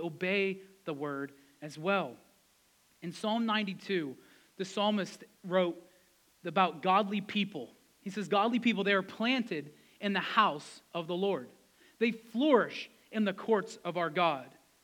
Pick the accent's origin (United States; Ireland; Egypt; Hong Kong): United States; I would mark Christian for most of my life. Why? Because I grew up in America.